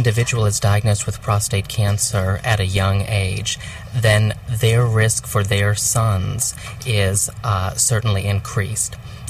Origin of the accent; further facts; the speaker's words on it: Texas, United States; I'm with Texas Oncology in Fort Worth. I grew up here in Texas and have been in practice for the past 14 years.